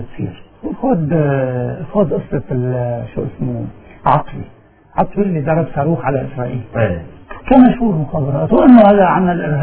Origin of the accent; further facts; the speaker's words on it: Lebanon; بالله أنا كمواطن لبناني حمايتنا الأساسية من الجيش